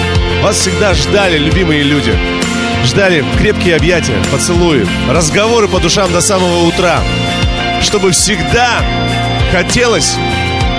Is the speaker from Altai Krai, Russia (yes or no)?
yes; Altai Krai, Russia; now in Moscow, Russia; А потом уже я переехал из Алтайского края в Москву